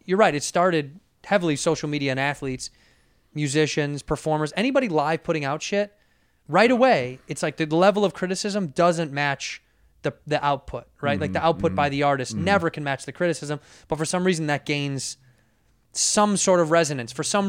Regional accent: Chicago, Illinois, United States; born or raised there

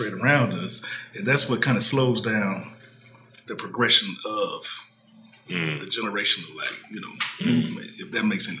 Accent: Memphis, Tennessee, United States; You know, from Memphis, went to dental school at there's a school called Meharry in Nashville.

